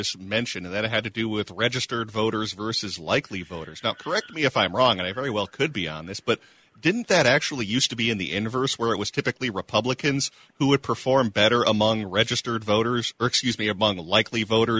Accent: Minnesota, United States; my home state here in Minnesota

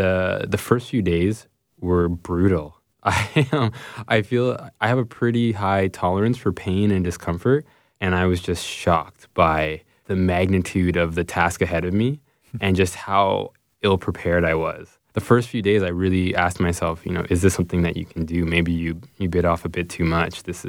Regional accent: Scarborough, Ontario, Canada; born or raised there

